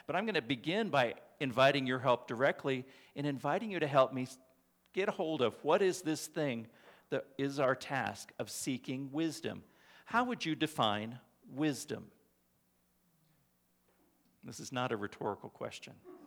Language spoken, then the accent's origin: English; Colorado, United States; Growing up in Colorado, I always heard that we lived in God's country